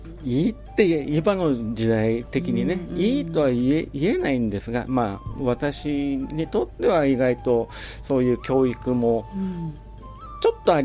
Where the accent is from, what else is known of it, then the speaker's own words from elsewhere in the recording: Nerima, Tokyo, Japan; え、あの東京出身なんですね。